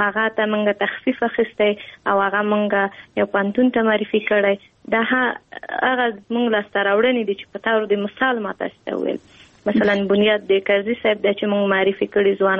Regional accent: Kabul, Afghanistan; په کابل کې زیږیدلی یم، په کابل کې لویه شوی یم، په کابل کې مو تحصیلات مخکې وړي.

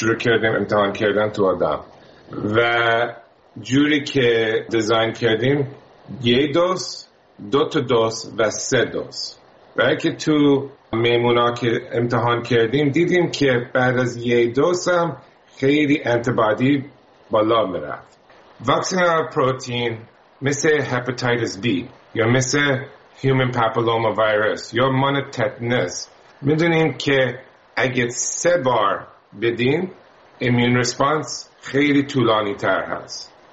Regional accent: United States; born or raised there

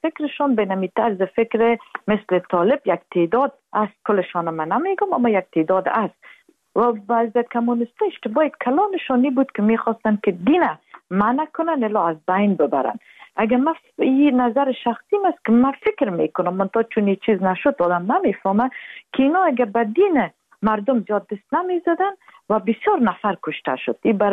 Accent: Afghanistan

